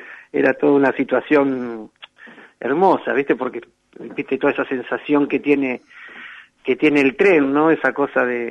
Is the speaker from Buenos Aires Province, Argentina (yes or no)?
yes; Pergamino, Buenos Aires Province, Argentina; born there; mi ciudad natal, Pergamino, yo nací en Pergamino, tenía talleres, puentes, todo.